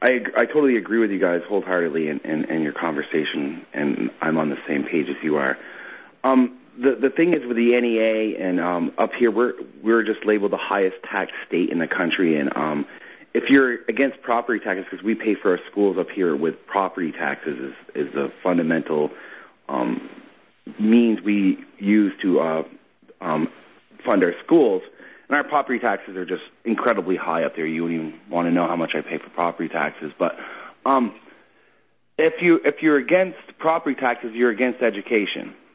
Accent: Montpelier, Vermont, United States; I am from the Montpelier area, like right by the state capitol.

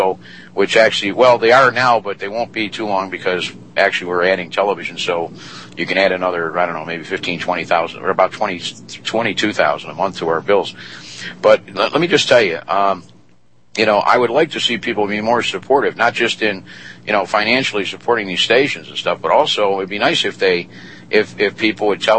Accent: United States; As an American, I believe what I do as an American. I love my country.

